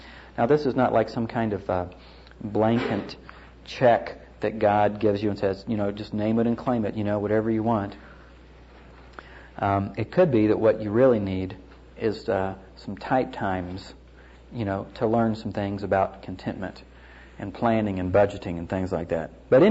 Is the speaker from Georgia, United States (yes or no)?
no; Florida, United States; I'm from Florida originally, and my mom still lives down there